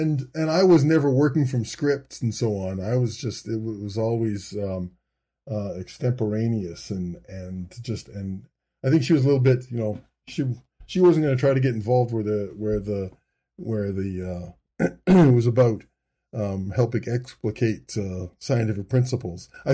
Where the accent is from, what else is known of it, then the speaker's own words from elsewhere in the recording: Edmonton, Alberta, Canada; And Edmonton's my hometown, and I thought, you know, that'd be a cool opportunity.